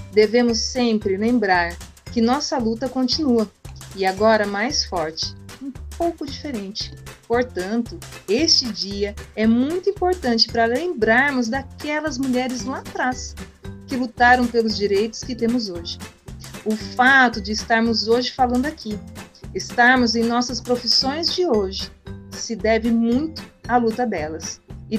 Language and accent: Portuguese; Porto União, Santa Catarina, Brazil; sou de Porto União, bacharel em Direito, mediadora judicial